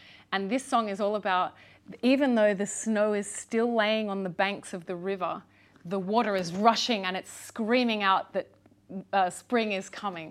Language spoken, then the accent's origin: English; Australia; being an Australian. Sometimes people have a hard time picking where I'm from.